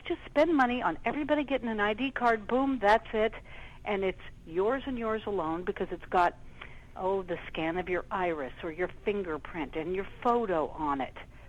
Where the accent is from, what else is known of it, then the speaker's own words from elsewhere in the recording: Burbank, California, United States; born there; And I was born in Burbank, California. I am an American citizen